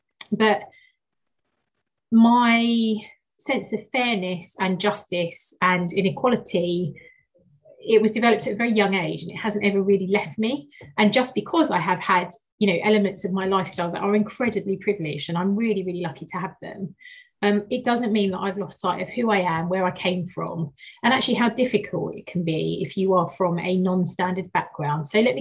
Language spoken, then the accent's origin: English; Dagenham, London, United Kingdom; also born or lived in Romford; The first thing is, I grew up in Dagenham and Romford.